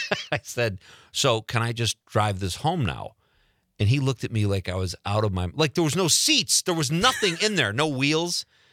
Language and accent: English; Chicago, Illinois, United States; Chicago's my... hometown, my hometown with Marinette